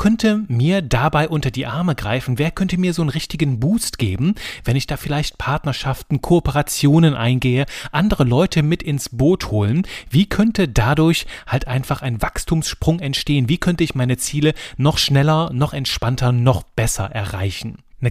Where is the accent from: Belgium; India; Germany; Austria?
Belgium; hatte natürlich auch Französisch, als Belgier ist meine zweite Muttersprache und auch das Thema Niederländisch gehört in Belgien mit dazu